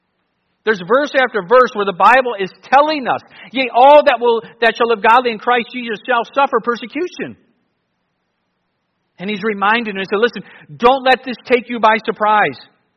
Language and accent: English; Cleveland, Ohio, United States; And I'm from Cleveland.